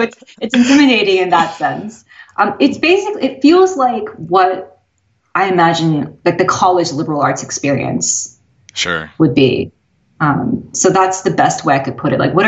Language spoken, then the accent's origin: English; Stillwater, Oklahoma, United States; Yeah, they were at Oklahoma State University, so we were in Stillwater for most of the time. We were in Oklahoma.